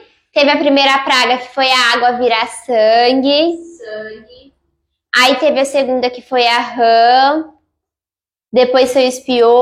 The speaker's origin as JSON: {"language": "Portuguese", "country": "Brazil", "tie": "born there", "said": "Porque eu nasci no Brasil"}